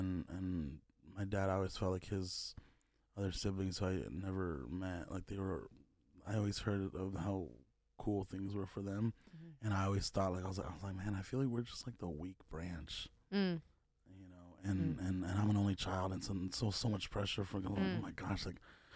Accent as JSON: {"language": "English", "region": "California", "country": "United States", "tie": "born or raised there", "said": "My dad lives in Mexico, and he comes to my hometown in California every once in a while"}